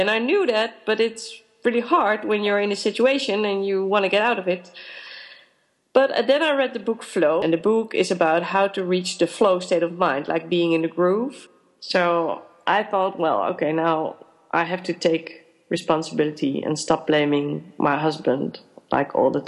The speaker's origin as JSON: {"language": "English", "town": "The Hague", "region": "South Holland", "country": "Netherlands", "second_language": "English", "said": "So I'm from the Netherlands, from The Hague, and we went to South Africa first."}